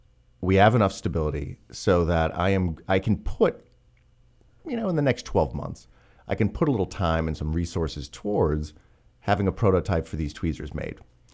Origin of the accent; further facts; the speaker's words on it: Quebec, Canada; I grew up in Quebec.